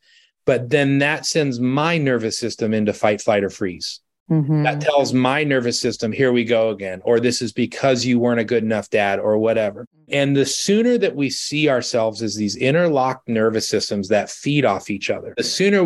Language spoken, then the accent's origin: English; California, United States; I grew up in Southern California. Part of what you do there is you go to like lifeguard camp when you're a kid, right?